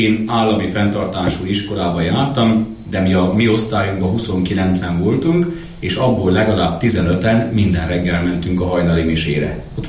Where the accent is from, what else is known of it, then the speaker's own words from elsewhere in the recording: Harghita, Romania; Az én szülővárosom egy csodálatos kis város. El van rejtve tulajdonképpen ott a hegyek vonulatában, és ez a Szent Anna-tó árnyékában van, hiszen mindössze 12-13 kilométer a Szent Anna-tó tőlünk. Itt a csodálatos hegyek, fák, a csodálatos vidék határolja körül ezt a városkát, ami egy 16-17 ezer lelkes